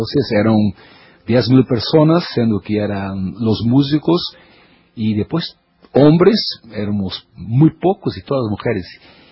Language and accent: Spanish; Brazil; first language Portuguese; Spanish is a second language; somos los únicos que hablamos ese idioma portugués, que en realidad no es el portugués de Portugal, es como el castellano y el español, claro. ¿No? Entonces todos los vecinos nuestros, todos los vecinos hablan español.